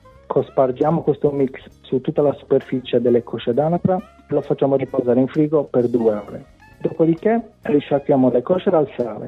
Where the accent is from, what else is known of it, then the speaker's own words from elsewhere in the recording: Cagliari, Sardinia, Italy; Esatto, vengo da Cagliari.